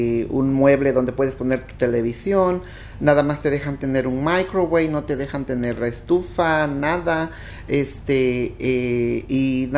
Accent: Chiapas, Mexico; now in United States; Yo soy del sur de México, Chiapas. Soy también americana ya, ciudadana americana.

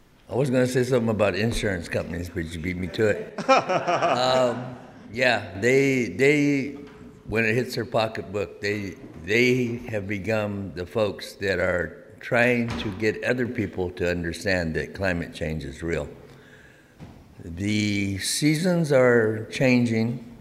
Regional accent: Parlier, California, United States; I grew up in Parlier, and a quick way to get in a fight is to talk about somebody's mama or talk about somebody's sister, you know

